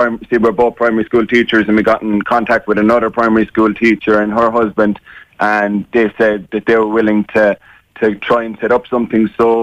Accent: Abbeyfeale, Munster, Ireland; I'm from Abbeyfield in County Limerick, so it's a small enough town

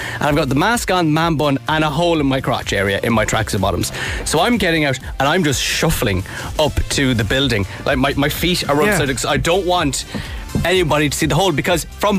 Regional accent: Dublin, Leinster, Ireland; I come from an older Dublin house.

